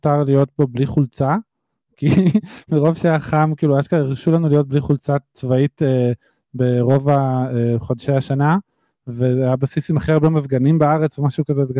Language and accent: Hebrew; Ness Ziona, Central District, Israel; now in Holon, Israel; אז אני במקום הנסטיונה, וכבר 10 שנים גר בחולון.